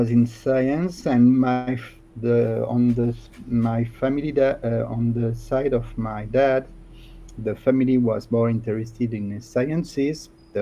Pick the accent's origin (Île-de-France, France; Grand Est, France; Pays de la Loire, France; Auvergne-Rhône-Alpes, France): Auvergne-Rhône-Alpes, France; Lyon; Well, in fact, I am from France. I am from Lyon in the southeast of France.